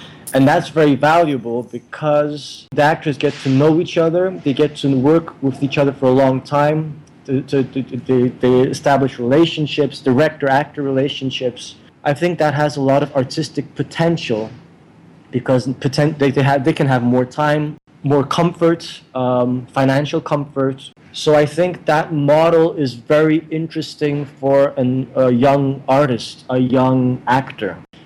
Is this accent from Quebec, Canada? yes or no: yes; Montreal, Quebec, Canada; Because my parents live in Montreal. I consider myself, you know, Canadian. If anybody asks me where I'm from, I'll say I'm from Montreal. It's a city that I love.